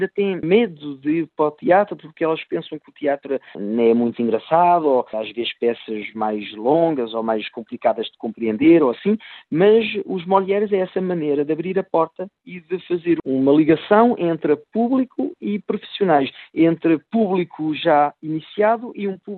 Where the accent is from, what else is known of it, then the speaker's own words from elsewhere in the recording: Portugal; now in France; Eu não me levanto todos os dias de manhã dizendo que sou português